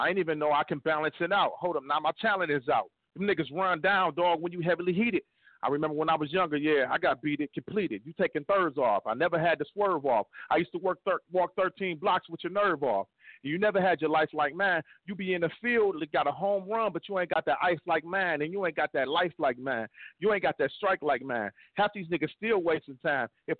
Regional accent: Detroit, Michigan, United States; He's from Flint. I'm from Detroit.

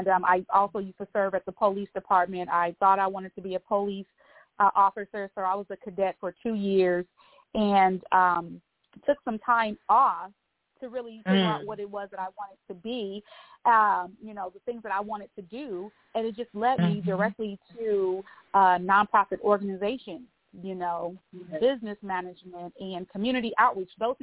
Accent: Fresno, California, United States; But, yes, born and raised in West Fresno. You know, I grew up in the 80s and 90s.

